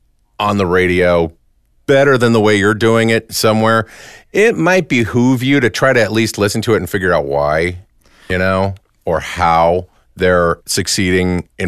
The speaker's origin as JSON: {"language": "English", "region": "Alaska", "country": "United States", "said": "You know, it didn't matter that I came from Alaska."}